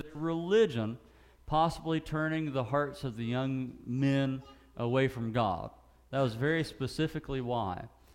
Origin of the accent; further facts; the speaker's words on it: West Virginia, United States; if there was such thing as a McDonald's whenever I was growing up in Ritchie County, which there wasn't